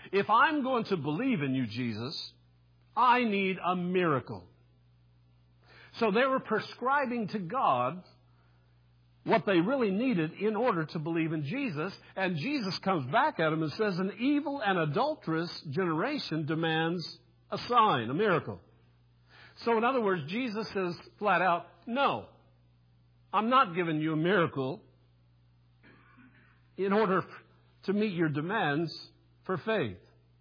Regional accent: Phoenix, Arizona, United States; We had them on all over the front room floor where I was growing up in Phoenix, Arizona.

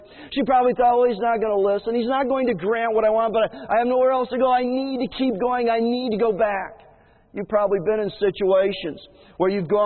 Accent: Illinois, United States; When I was growing up in Illinois, I played with a bunch of kids in the neighborhood who played basically all over the neighborhood.

